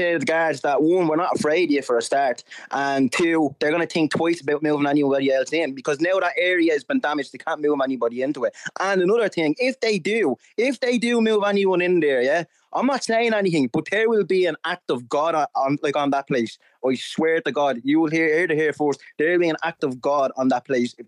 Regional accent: Coolock, Leinster, Ireland; It's the people's area. It's not the guards' area. It's our area. I'm from Coolock. It's our area.

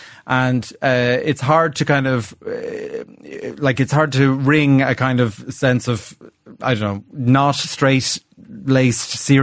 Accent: Ireland; but I self-identify as an Irish middle class person.

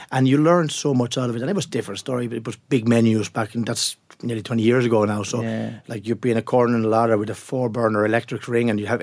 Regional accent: Finland; I was back from England, and I was in a local back home on the west coast of Finland, Irish bar.

